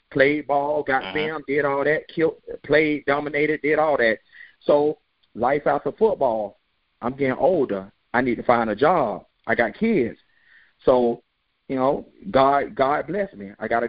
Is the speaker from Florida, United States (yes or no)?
yes; Lake Bradford, Florida, United States; I'm from Lake Bradford. I play football.